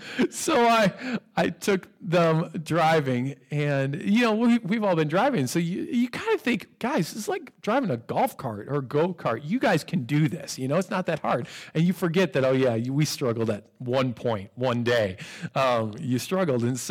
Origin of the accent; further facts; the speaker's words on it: Midwest, United States; He was from Texas, and I grew up in the Midwest, and so I'd never heard guys talk this way